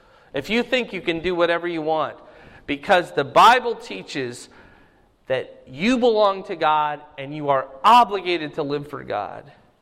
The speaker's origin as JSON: {"language": "English", "region": "Iowa", "country": "United States", "said": "Ain't, if I can use the word, I'm from Iowa, I can do so."}